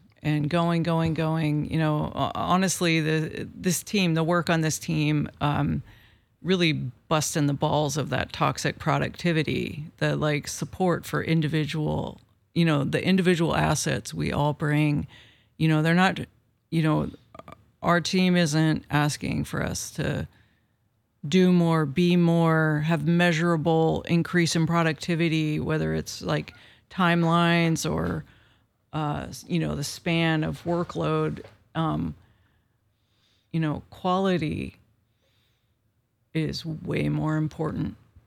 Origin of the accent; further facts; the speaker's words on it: Bolinas, California, United States; I moved here from Bolinas, California, and West Marin, around that side of the Audubon Canyon, you know, yeah, the hippies went out there to clean up an oil spill and ended up staying. And so I was in with the second generation of hippies